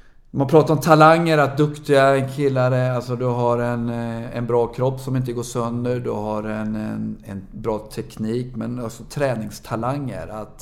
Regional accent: Mellerud, Västra Götaland County, Sweden; jag hade många duktiga spelare i Mellerud där jag växte upp som 10-12-åring.

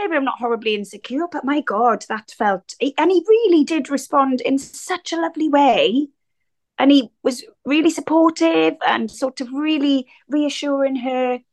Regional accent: Wales, United Kingdom; Like growing up in Wales as a teenager, I had loads of friends, both male and female.

